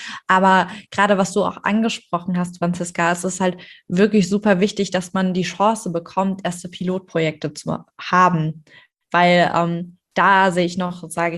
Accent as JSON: {"language": "German", "region": "Hesse", "country": "Germany", "said": "Wir kommen ja auch aus dem Raum Hessen."}